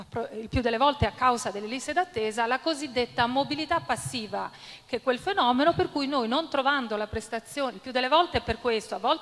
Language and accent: Italian; Fano, Marche, Italy; Io vengo da Fano, quindi dall'area Vasta 1